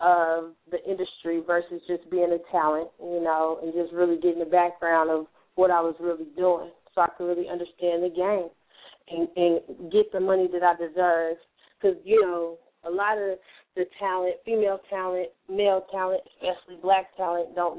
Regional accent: Oakland, California, United States; I'm from Oakland, California.

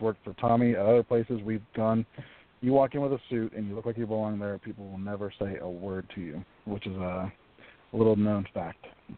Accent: Pennsylvania, United States; it was the highlight of my life to work for my hometown team, a team I grew up following, that my dad grew up following, that my grandpa was drafted by. Just to be able to work for a team like the Pirates

